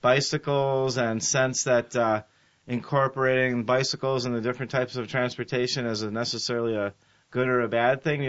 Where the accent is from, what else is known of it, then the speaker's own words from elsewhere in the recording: Ohio, United States; moved away; When I came from Ohio, which is extremely fat, I think you can pretty much bicycle across the entire state of Ohio, and you probably wouldn't even hit a hill.